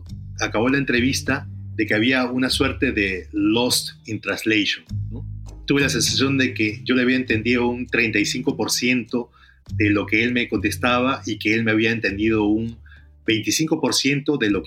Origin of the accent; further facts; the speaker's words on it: Lima, Peru; born there; Portuguese is a second language; nasci em Lima, em Peru.